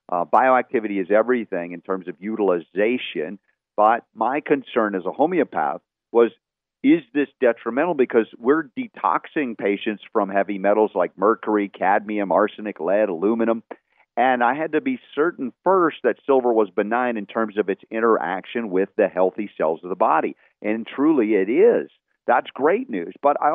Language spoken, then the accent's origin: English; United States; the assumption from an American mindset, and I'm an American